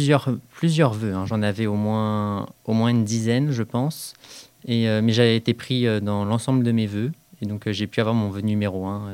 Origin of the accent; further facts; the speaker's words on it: Beaune, Bourgogne-Franche-Comté, France; Alors moi, je suis originaire de Bourgogne et j'ai fait mon lycée au lycée polyvalent Clomère dans la ville de Beaune, en Côte d'Or.